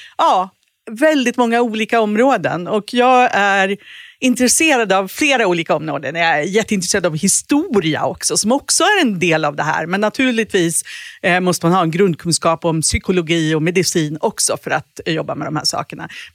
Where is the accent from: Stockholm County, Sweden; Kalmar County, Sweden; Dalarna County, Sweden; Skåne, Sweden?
Dalarna County, Sweden; Och jag var hemma i Dalarna på sommarlovet